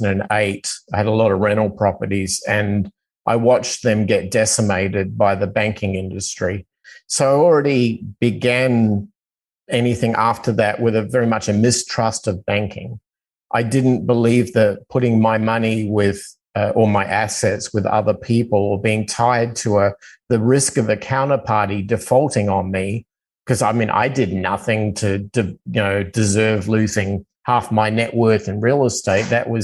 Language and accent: English; Australia; growing up in Australia as a surfer.